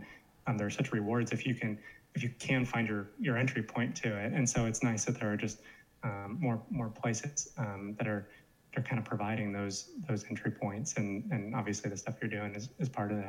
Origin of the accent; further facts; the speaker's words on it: Los Angeles, California, United States; One thing that was fortunate growing up in Los Angeles is the big famous bookstore in Pasadena is Vroman's.